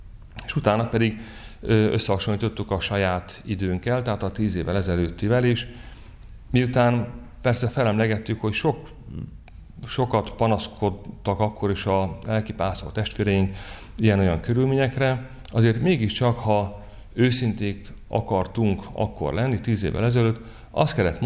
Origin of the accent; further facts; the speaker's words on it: Hungary; Magyarországon felnőve körülbelül azt tapasztaltam